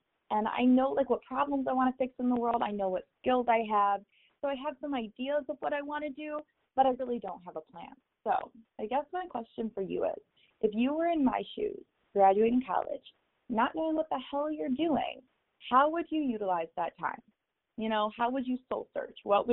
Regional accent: Michigan, United States; I go to Michigan State University, so I'm from Michigan.

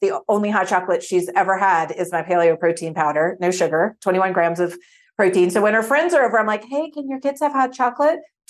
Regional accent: New Orleans, Louisiana, United States; I grew up in New Orleans, which is where, I mean, when I was drinking coffee, iced coffee.

